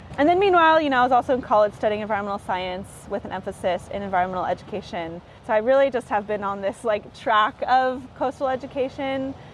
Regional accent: California, United States; I grew up in the Bay Area, and I don't know.

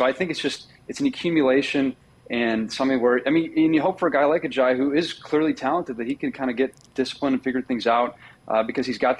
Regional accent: Minnesota, United States; so Minnesotans are trying to take over the show because I'm from Minnesota as well.

